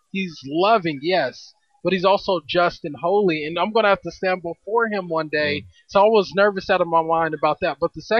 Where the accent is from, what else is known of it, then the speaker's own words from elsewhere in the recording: Oklahoma, United States; born there; also born or lived in Miami / Baltimore / Kansas; So military family. I was born in Oklahoma on a military base, but lived in Miami, Baltimore, Kansas with Toto